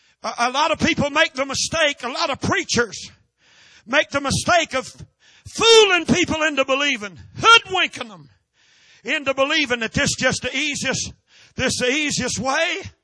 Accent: North Carolina, United States; My daddy had a garden when I was a boy. And we're from Randolph County, North Carolina, right in the center of the state.

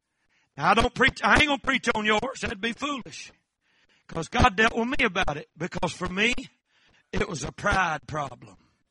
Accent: United States; See, we're American folks. We're proud people.

